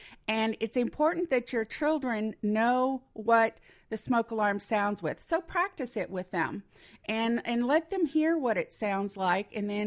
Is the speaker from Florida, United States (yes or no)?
no; Arkansas, United States; we're from Arkansas. We have a lot of tornadoes down there